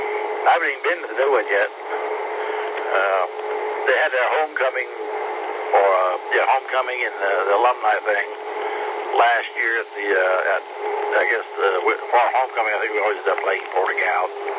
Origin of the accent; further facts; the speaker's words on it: Charleston, South Carolina, United States; also born or lived in Holly Hill; I was raised up in Catholic schools, so I went to St. John's there on O'Hare Avenue in Charleston, and then from there I went to Bishop England